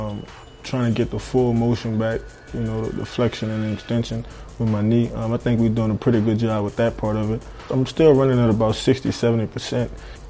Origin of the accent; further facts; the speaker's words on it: New Orleans, Louisiana, United States; You know, I'm from New Orleans, from Louisiana, and it gets pretty hot down there too.